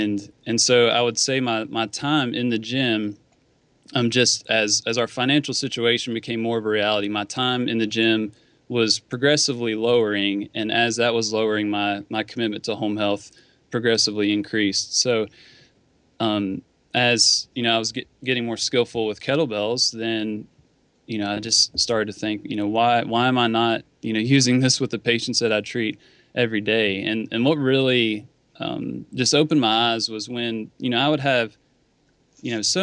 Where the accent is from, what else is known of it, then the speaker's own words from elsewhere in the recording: West Virginia, United States; accent: twang; I'm from West by God, Virginia, Gene. Don't forget it.